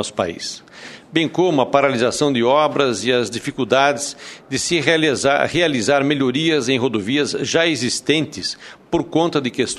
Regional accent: Rondônia, Brazil; principalmente lá no meu estado de Rondônia

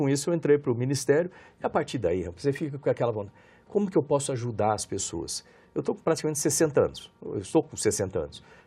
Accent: Bauru, São Paulo, Brazil; eu sou de Bauru, ali no interior de São Paulo, né? Bem no centro do interior de São Paulo.

